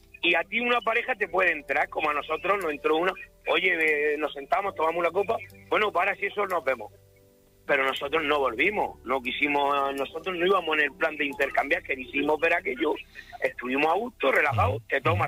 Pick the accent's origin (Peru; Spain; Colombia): Spain; Alicante, Valencian Community; yo soy de Alicante